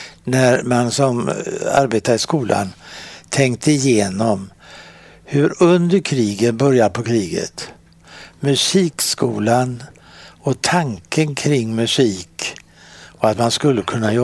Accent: Gothenburg, Västra Götaland County, Sweden; born there; jag är född i Masthugget, ganska nära ingången till Slottsskogen uppe i backarna.

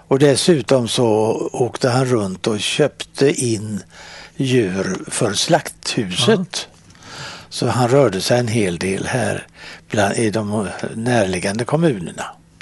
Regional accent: Gothenburg, Västra Götaland County, Sweden; born there; jag är född i Masthugget, ganska nära ingången till Slottsskogen uppe i backarna.

